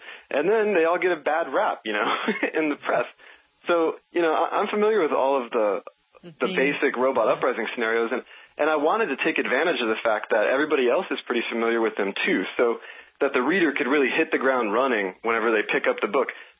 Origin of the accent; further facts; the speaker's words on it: Oklahoma, United States; I mean, I'm from Oklahoma. I knew I wanted cowboys out there